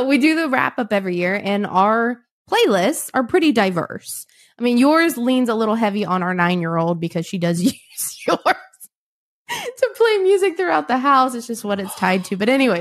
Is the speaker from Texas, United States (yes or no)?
no; Virginia, United States; Well, I mean, we're from Virginia